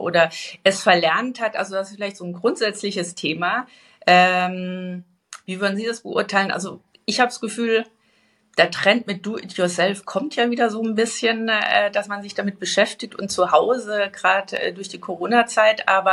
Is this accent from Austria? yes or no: no; Bavaria, Germany; an meine Kindheit erinnern im Bayerischen Wald, also mein Vater gestandener Bayer, meine Mutter kommt aus dem Schwarzwald